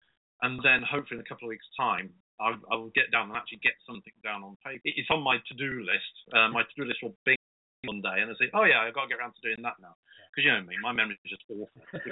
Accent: Wellingborough, East Midlands, United Kingdom; When I was growing up in Wellingborough, there was a woman who used to stand in the market square there

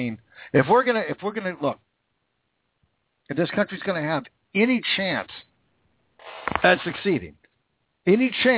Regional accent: Washington, United States; David Reichert, Washington, my home state, fired.

